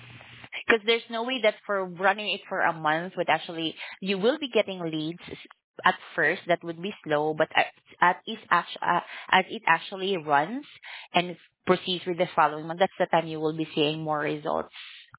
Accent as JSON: {"language": "English", "country": "Philippines", "said": "because I'm actually from the Philippines."}